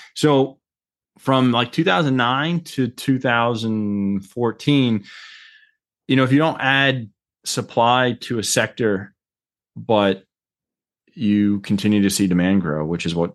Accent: Colorado, United States; moved away as an adult; Started, born and raised in Colorado, and moved out to, Newark when I went to college

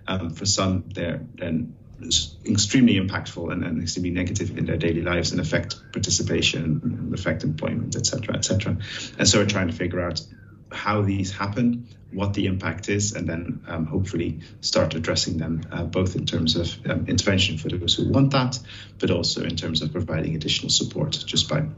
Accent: Netherlands; I'm originally from the Netherlands

